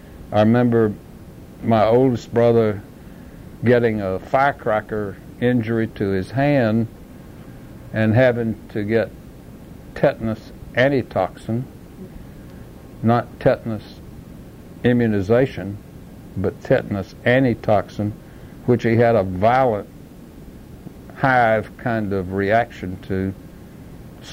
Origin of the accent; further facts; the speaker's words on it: Laurinburg, North Carolina, United States; when he found out I was from Laurinburg, neighboring town, lived next to his uncle, Albert, we had instant communication.